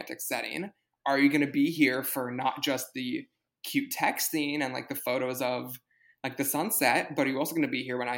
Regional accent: New York City, New York, United States; You and I grew up in New York City.

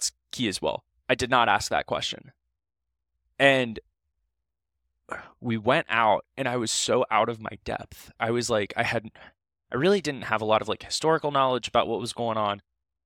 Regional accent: Ohio, United States; I'm from Ohio. That's where LeBron James is from.

